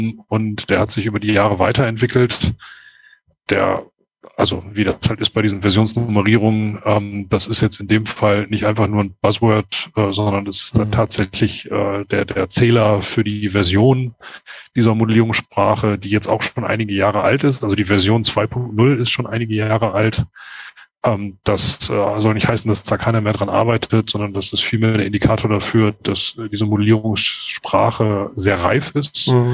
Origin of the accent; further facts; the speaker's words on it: North Rhine-Westphalia, Germany; bin ein Kind des Ruhrgebiets